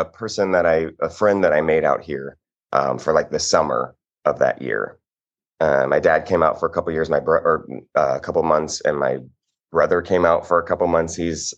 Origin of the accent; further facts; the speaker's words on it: Houston, Texas, United States; So I pursued it at in Houston. I'm from Houston, starting around 14.